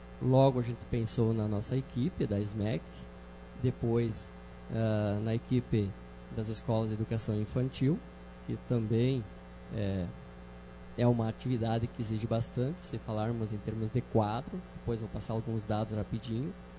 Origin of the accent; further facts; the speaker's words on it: Três Passos, Rio Grande do Sul, Brazil; Eu sou natural de Três Passos.